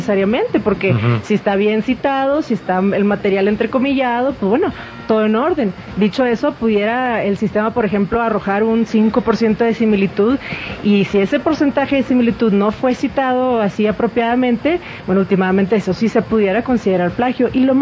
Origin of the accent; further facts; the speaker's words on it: Monterrey, Nuevo León, Mexico; born there; now in Mexico City, Mexico; del norte de México en realidad, porque bueno, yo nací en Monterrey, de ahí viene el acento, pero radico en la Ciudad de México actualmente.